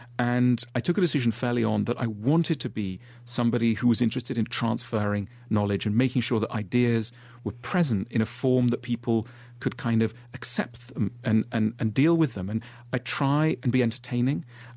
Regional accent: Switzerland; I grew up in Switzerland, which is, you know, in a way, like Australia, a really, really privileged country.

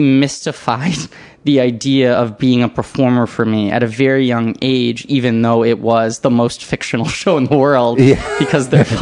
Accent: New York City, New York, United States; I grew up in New York City, yeah.

